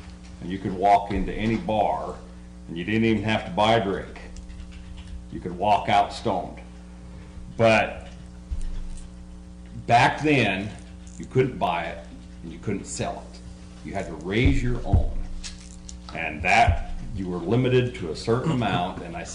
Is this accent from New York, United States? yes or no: no; Colorado, United States; moved away; Mayor, I come from Colorado, and that law was passed when I left.